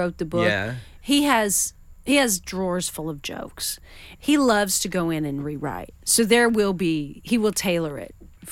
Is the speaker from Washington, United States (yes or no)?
yes; Washington, United States; You know, growing up in Western Washington, I grew up not seeing the sun.